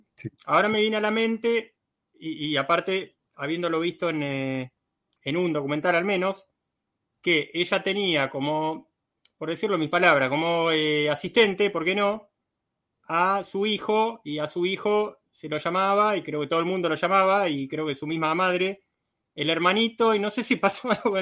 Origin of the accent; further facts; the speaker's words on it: Argentina; Yo siendo argentino no leí todo